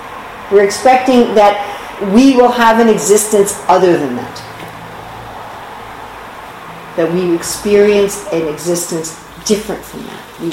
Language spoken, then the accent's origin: English; New York City, New York, United States; Because I'm from New York City, where people speak very fast.